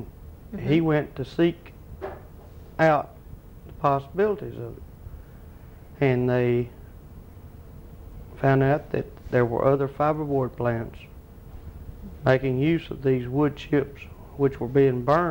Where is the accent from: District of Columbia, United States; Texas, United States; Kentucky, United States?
Texas, United States; Alto; I was born in Cherokee County in Jacksonville, 1949. I was raised in Alto, Texas.